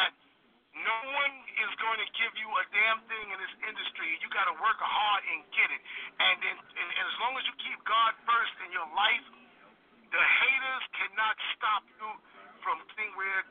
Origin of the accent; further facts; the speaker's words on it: Bronx, New York, United States; November 26th, I'm gonna be in the Bronx, where I'm from.